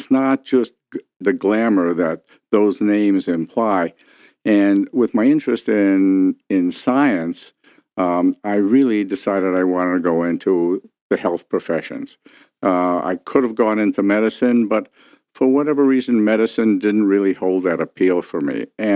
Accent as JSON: {"language": "English", "town": "Detroit", "region": "Michigan", "country": "United States", "tie": "born or raised there", "said": "Well, I grew up here in Detroit, and I was very interested in science all of my life."}